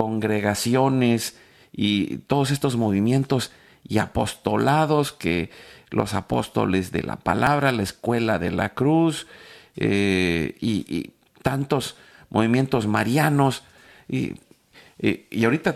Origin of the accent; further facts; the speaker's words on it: Mexico; les como buenos mexicanos les echamos porras